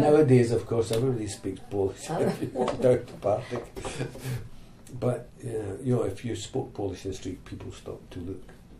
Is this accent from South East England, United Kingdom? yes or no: no; Scotland, United Kingdom; I was working with Americans as a tour manager, and I came from Scotland.